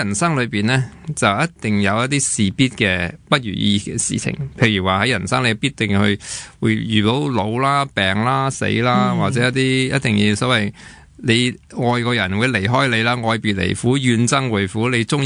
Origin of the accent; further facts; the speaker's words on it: Hong Kong; 一个就我哋香港人的支持